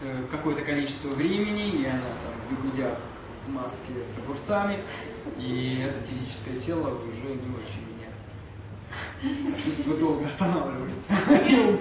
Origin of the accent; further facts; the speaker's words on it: Russia; born there; я очень счастлив, что я родился в России именно в это время, в этом веке